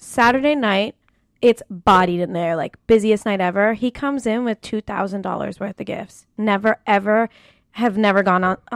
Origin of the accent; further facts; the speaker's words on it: Boston, Massachusetts, United States; I'm from Boston.